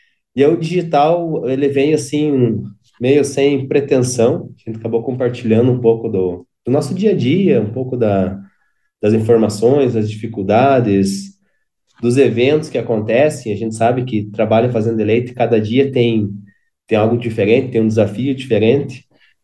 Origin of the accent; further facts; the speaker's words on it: Castro, Paraná, Brazil; Eu sou de uma cidade do interior do Paraná, aqui de Castro